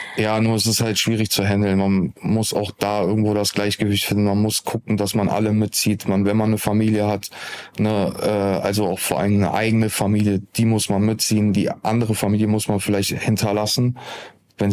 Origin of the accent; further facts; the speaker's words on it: Düsseldorf, North Rhine-Westphalia, Germany; wir sind jetzt gerade hier in Düsseldorf, in meiner Heimatstadt